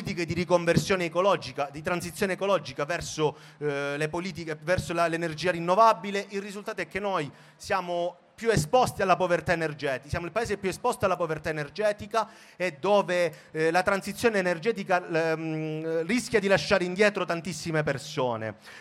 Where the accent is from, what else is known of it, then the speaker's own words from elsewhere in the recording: Corigliano Calabro, Calabria, Italy; io sono di Corigliano Calabro, oggi Corigliano Rossano, la mia zona è stata una di quelle più colpite dal ciclone Ulrike, con l'esondazione del Crati.